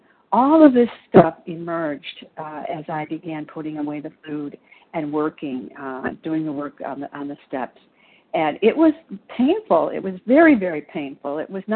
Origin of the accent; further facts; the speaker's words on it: Illinois, United States; Oh, thank you. I'm from Illinois.